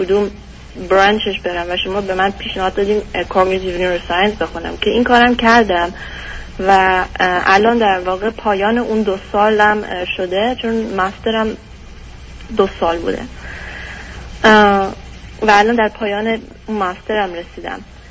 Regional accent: Germany; born there; Persian is a second language; من متولد آلمان هستم و 29 سالمه

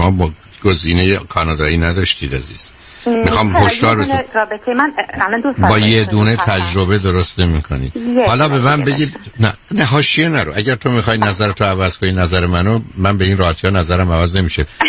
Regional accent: Iran; moved away as an adult; من ایرانی هستم، 30 سال تو ایران بودم، آمدم اینجا شکسته بسته، بعد از چند سال یه انگلیسی یاد گرفتم

